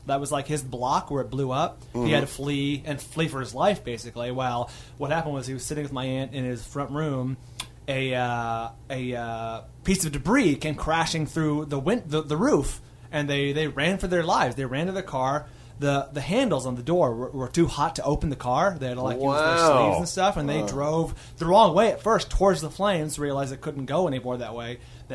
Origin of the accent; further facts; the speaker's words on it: San Bruno, California, United States; born there; I was born in San Bruno. Much of my family still lives there.